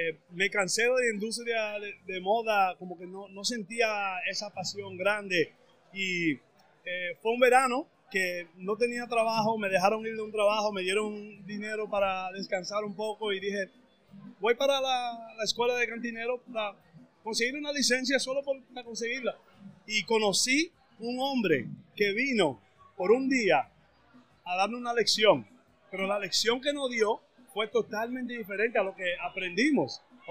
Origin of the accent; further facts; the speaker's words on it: New York, United States; Sí, nacido y criado en Nueva York, pero padre dominicano, sí.